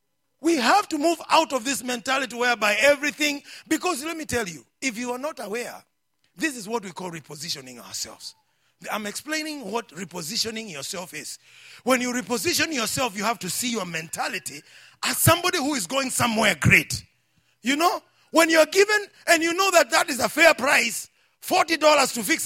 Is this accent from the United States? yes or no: no; Kenya; I know I'm a Kenyan. There's a blood, I'm a Kenyan.